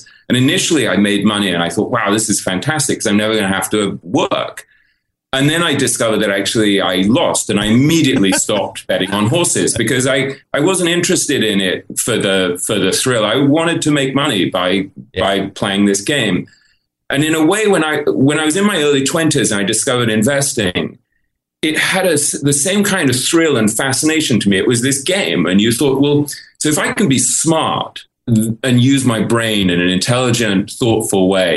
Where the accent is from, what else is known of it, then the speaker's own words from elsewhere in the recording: England, United Kingdom; moved away as an adult; now in New York, United States; I grew up in England. And as you say, I went to Oxford. I studied English literature at Oxford. And I moved to New York when I was about 21